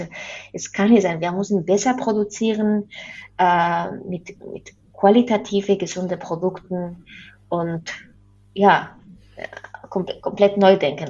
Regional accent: Spain; German is a second language; Und genau, und dann in Spanien, ich komme ja aus Spanien.

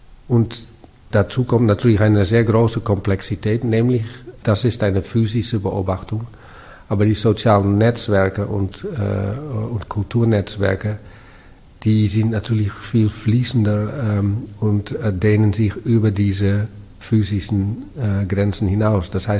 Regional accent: Amsterdam, North Holland, Netherlands; Ja, dann denke ich an meine Jugend in Amsterdam im Zentrum.

